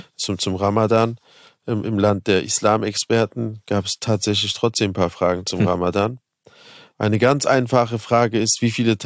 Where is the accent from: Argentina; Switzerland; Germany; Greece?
Germany; Berlin; ich bin in Neukölln groß geworden und also die ganze Nachbarschaft war voller türkischer Kinder